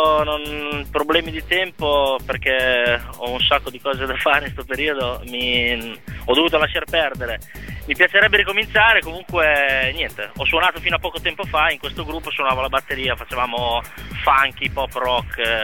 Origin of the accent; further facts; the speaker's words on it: Rimini, Emilia-Romagna, Italy; No, sono di Rimini.